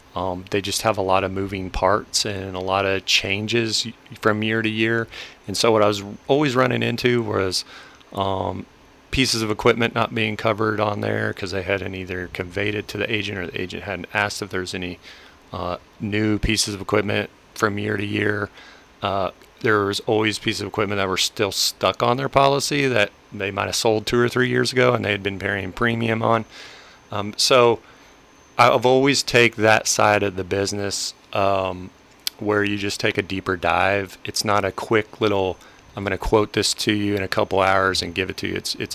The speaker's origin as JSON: {"language": "English", "town": "Parsons", "country": "United States", "tie": "born or raised there", "said": "I grew up in the area. I grew up in Parsons, actually, born and raised there."}